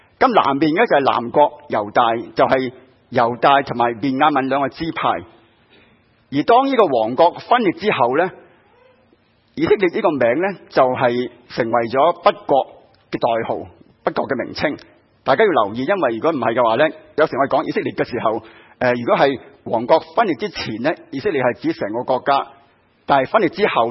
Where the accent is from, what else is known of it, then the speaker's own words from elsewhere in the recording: Hong Kong; 我以前小的时候在香港读书的时候，在中学的时候、中三升中四呢就要揀科的